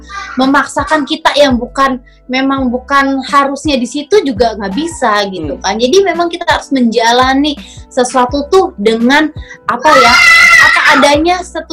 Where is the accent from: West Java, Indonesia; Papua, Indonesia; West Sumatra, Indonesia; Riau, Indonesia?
West Java, Indonesia; Cirebon; now in Bali, Indonesia; perjalanan aku dari Cirebon itu pindah ke Bali itu kurang lebih 1000 kilometer mas.